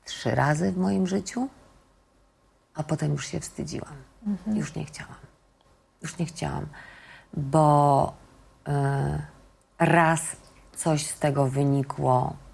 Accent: Zamość, Lublin Voivodeship, Poland; now in Kraków, Poland; Tak, ja pochodzę z Zamościa

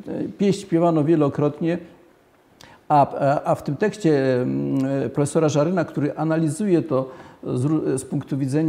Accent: Bielsko-Biała, Silesian Voivodeship, Poland; Ponieważ sam jestem z Bielska-Białej

